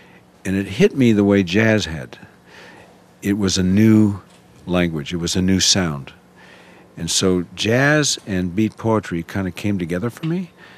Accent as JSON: {"language": "English", "region": "California", "country": "United States", "tie": "born or raised there", "said": "I think growing up in California and being exposed to jazz as young as I was, it had a huge impact"}